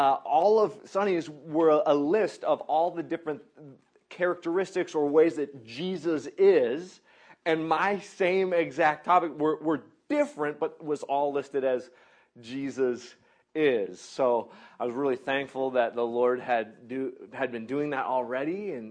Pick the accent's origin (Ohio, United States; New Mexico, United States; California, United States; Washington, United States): Washington, United States; Seattle; I was like, man, I grew up in Seattle, so like in the city, and they don't hunt.